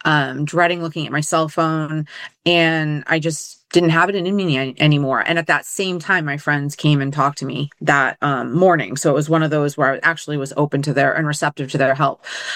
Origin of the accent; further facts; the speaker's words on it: New Bedford, Massachusetts, United States; So I am from New Bedford, Massachusetts, and I'm an only child. I grew up in what I would say is more of a dysfunctional neighborhood, but I came from an intact family unit.